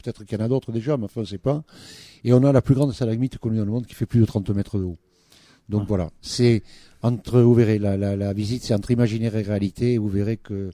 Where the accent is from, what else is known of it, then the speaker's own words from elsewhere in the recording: Toulouse, Occitanie, France; Moi, je suis toulousain d'origine, hein